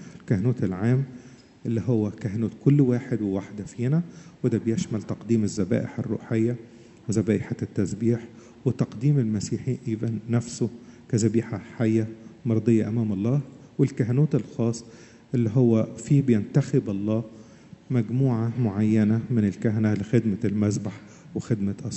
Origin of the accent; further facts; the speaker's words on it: Egypt; عندنا في مصر